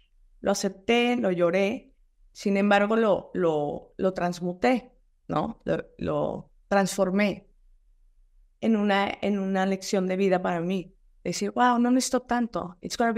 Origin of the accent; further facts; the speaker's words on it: Mexico; de los únicos lugares que estaban abiertos era México, que yo soy mexicana.